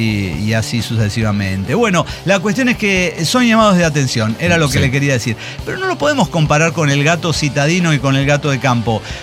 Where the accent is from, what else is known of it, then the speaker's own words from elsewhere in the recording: Rio de Janeiro, Brazil; Aunque soy de Río de Janeiro, o Carioca, y Río. Me crié en Copacabana.